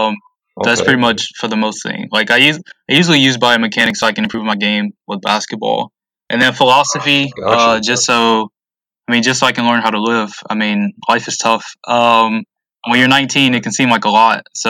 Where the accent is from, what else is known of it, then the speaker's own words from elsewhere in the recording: Carrollton, Georgia, United States; now in Kentucky, United States; So my name's … I'm from Carrollton, Georgia. Hoops is my passion.